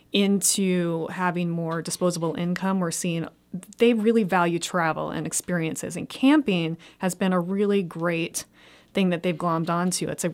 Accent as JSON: {"language": "English", "region": "Montana", "country": "United States", "tie": "born or raised there", "said": "I grew up in Montana. I had been gone for some time."}